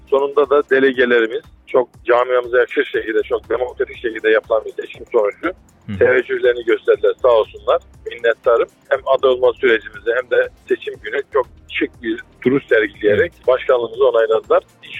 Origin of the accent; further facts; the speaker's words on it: Ahlat, Bitlis Province, Turkey; born there; Evet, ben 1975 Bitlis Ahlat doğumluyum.